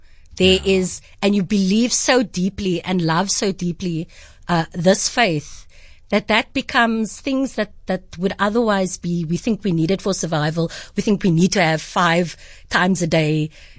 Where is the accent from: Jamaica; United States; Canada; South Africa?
South Africa; Cape Town, Western Cape; I grew up on the Cape Flats